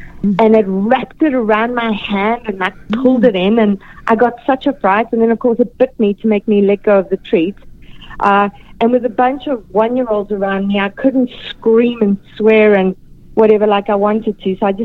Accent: South Africa; moved away as an adult; Yeah, born and raised in South Africa. And then 5 years ago, my husband and I, in 2012, decided that we were bored and we would like to pack up our entire lives and move across the world

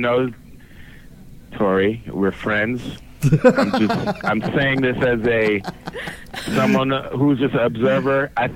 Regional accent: Jamaica; now in United States; I'm a black surfer. I love the ocean. I was born in Jamaica. And I grew up in the water, so when I came to the States, it was natural for me to go, be part of the ocean life.

